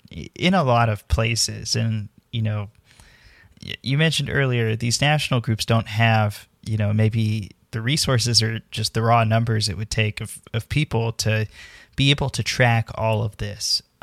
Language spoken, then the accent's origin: English; Arkansas, United States; sometimes I talk about growing up in Arkansas, which still has active KKK cells in it